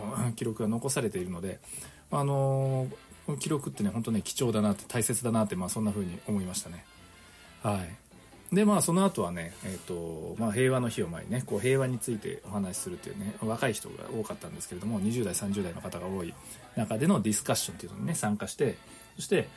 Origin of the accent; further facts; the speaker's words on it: Nagasaki, Japan; 海外に行って、そして、まあ、そこでねどこ出身って聞かれてね、長崎って言うとね大体知ってるんですよね皆さん